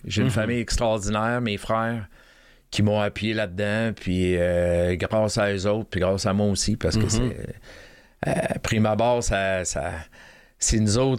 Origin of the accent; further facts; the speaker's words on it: Baie-Comeau, Quebec, Canada; Quand j'ai eu mon accident à 19 ans, moi je viens de Bécomo.